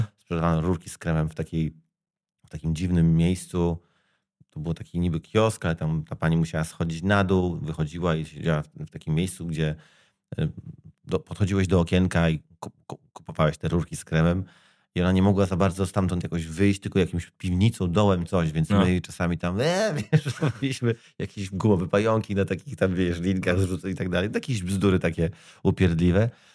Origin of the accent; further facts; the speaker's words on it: Gdańsk, Pomeranian Voivodeship, Poland; ja się wychowywałem na Ogarnej, to jest ulica obok Długiego Targu, Długiej w Gdańsku